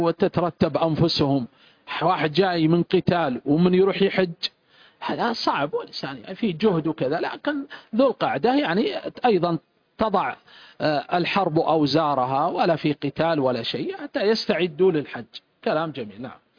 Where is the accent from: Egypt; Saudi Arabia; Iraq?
Saudi Arabia; Riyadh Province; عندنا في نجد، في مثلا منطقة الرياض وما حولها،